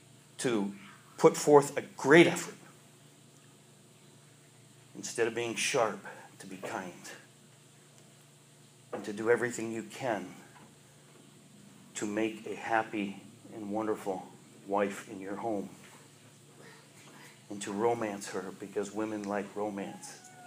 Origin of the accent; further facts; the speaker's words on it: Canada; I'm from Canada.